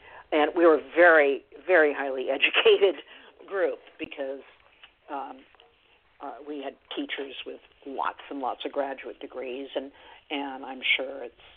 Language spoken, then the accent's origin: English; Corvallis, Oregon, United States; of course, I've been back to my hometown many, many times over the years, but I started going down every couple of months, and the first time I met with a group of about a dozen classmates, and just to talk about, you know, their memories of Dick, of the murder, and to talk about, you know, growing up in Corvallis.